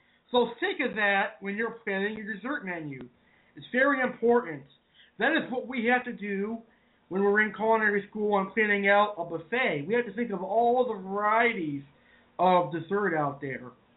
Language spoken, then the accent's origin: English; New England, United States; But, folks, I am from New England and not New York, even though it's off point now.